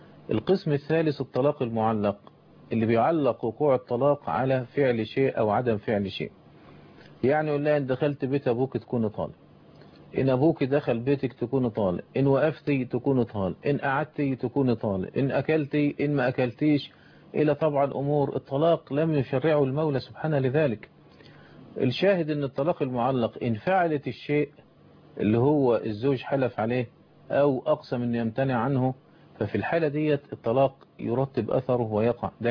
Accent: Egypt

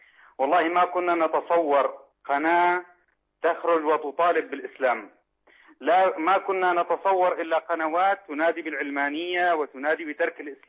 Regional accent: Syria; من سوريا.

